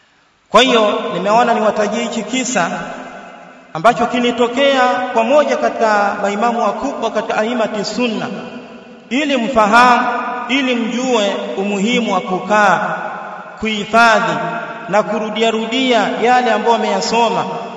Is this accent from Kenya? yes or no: no; Singida, Tanzania; kwetu ni Singida. Kwa hiyo karibuni sana Singida.